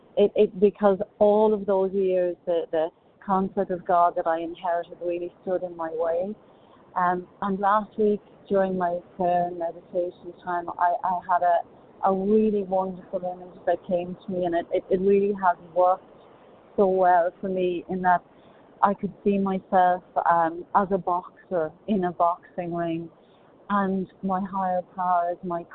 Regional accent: Ireland; now in Manhattan Beach, United States; I'm from Ireland, currently in Manhattan Beach

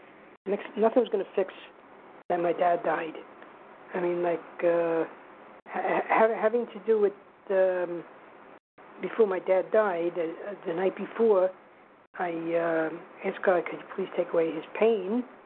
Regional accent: New York, United States; Hi, everybody. … from New York.

